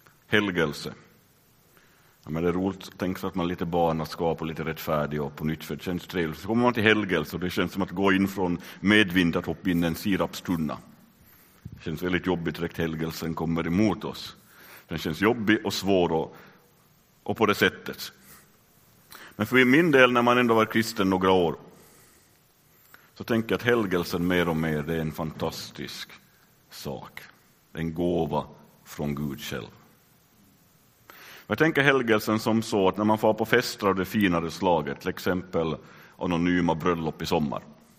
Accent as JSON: {"language": "Swedish", "country": "Finland", "lives_now": "Sweden", "said": "inte känner mig alls finne, så tar jag upp mitt körkort och mitt pass och står det, jag är ännu finsk medborgare."}